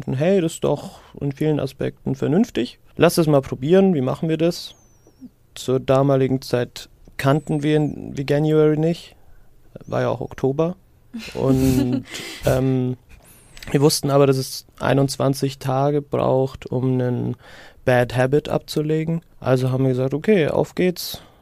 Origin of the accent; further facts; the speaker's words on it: Syria; ich kann mich nicht entsinnen, in meiner Kindheit in Syrien jemals abgepacktes Fleisch, Obst oder Gemüse gekauft zu haben.